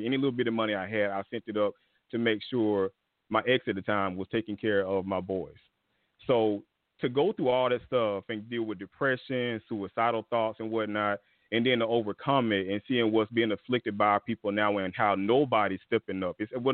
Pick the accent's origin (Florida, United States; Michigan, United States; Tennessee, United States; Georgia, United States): Georgia, United States; Stone Mountain; I grew up in Stone Mountain, Georgia, where they had Confederate reenactments at Stone Mountain Park, and they were still burning crosses out there.